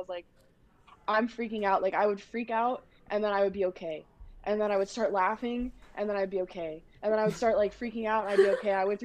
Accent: Oregon, United States; because I'm from Oregon and it's very important to me.

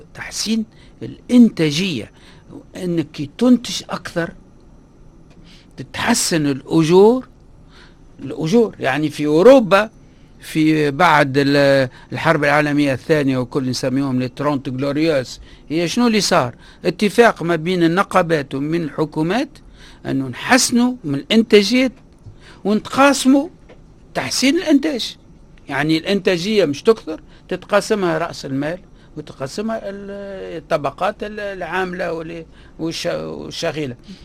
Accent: Kairouan, Kairouan Governorate, Tunisia; أنا من مدينة من القيروان أنا في الريف القيرواني

